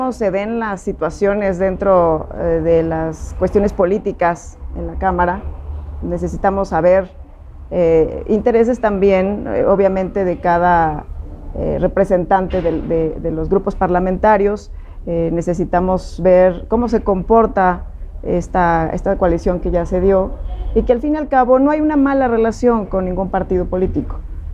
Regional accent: Mexico; Soy mexicana, me gustan los tacos.

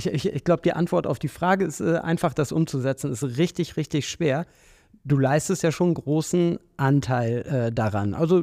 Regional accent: Bremen, Germany; Ich bin Bremerin.

